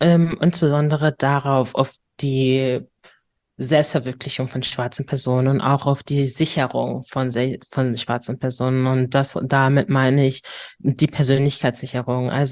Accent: Hamburg, Germany; Ich bin Hamburgerin durch und durch

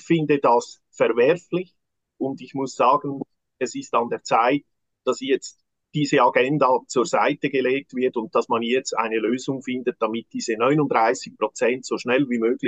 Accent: Lucerne, Switzerland; ich bin ja ein Luzerner

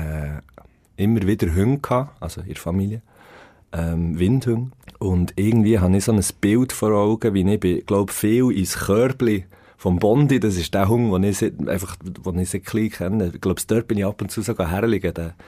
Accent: Biel, Bern, Switzerland; born there; Also auf die Welt gekommen, zu Biel.

